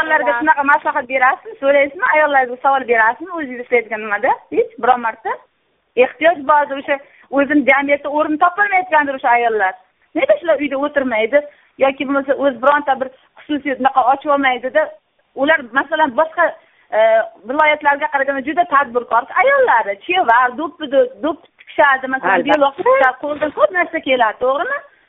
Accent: Tashkent, Uzbekistan; Men Toshkentlikman. Toshkentdaman.

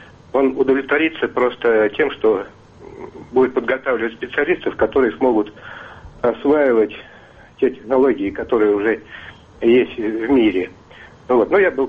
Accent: Moscow, Russia; я из Москвы.

